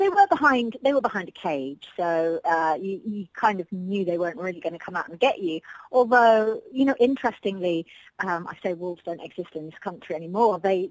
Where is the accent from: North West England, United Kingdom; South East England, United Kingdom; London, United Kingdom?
North West England, United Kingdom; When I was growing up in the Lake District, there was a wildlife park very close by my house